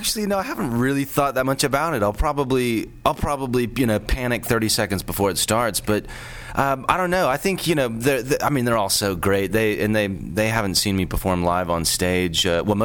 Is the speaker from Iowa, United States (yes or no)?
no; Houston, Texas, United States; I mean, I grew up in Houston, but I've got family scattered all about, and mostly in the Dallas area.